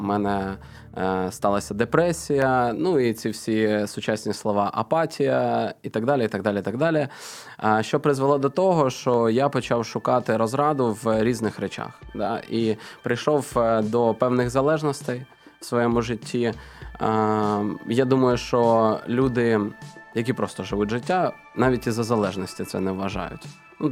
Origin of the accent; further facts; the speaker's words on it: Radomyshl, Zhytomyr Oblast, Ukraine; accent: Zhytomyr surzhyk; Ну, я сам з Житомирської області. Міста Радомишль.